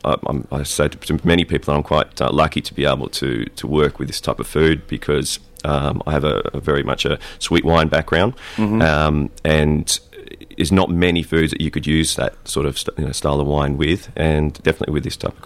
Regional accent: Australia; moved away; also born or lived in France / England; I am Australian, but I ventured over to France and England back in the late 90s.

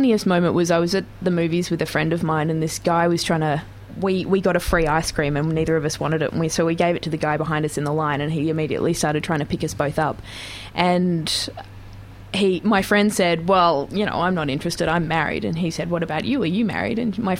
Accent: Geelong, Victoria, Australia; I grew up in Geelong, and when I was about 8

